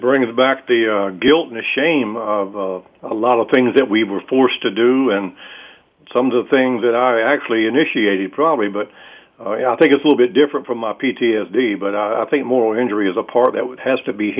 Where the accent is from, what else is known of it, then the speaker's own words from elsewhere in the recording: United States; I was raised in America